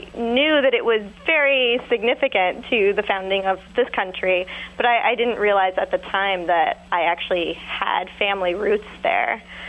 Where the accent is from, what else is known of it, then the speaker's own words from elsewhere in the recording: California, United States; I'm from Southern California.